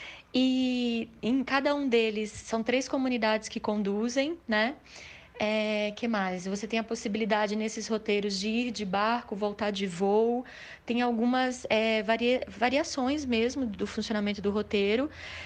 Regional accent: Bahia, Brazil; sou baiana.

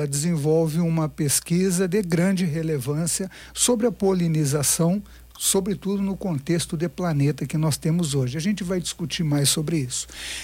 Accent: Rio Grande do Sul, Brazil; Eu lembro deles quando eu era criança no Rio Grande do Sul.

